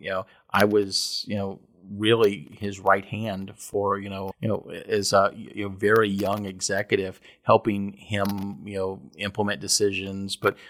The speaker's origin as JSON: {"language": "English", "region": "Kentucky", "country": "United States", "tie": "born or raised there", "said": "But I grew up in Kentucky. Yeah. Back in the early 90s, there weren't a huge number of economic opportunities here."}